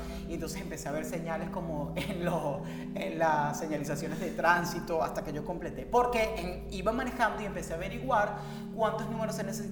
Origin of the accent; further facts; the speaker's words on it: Venezuela; como pueden notar por nuestros acentos, nosotros nos criamos en Venezuela y en los pueblos en Venezuela